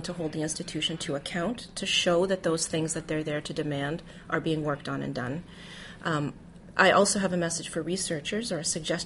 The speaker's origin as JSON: {"language": "English", "country": "Canada", "said": "I'm Canadian, and that's how we refer to it in Canada"}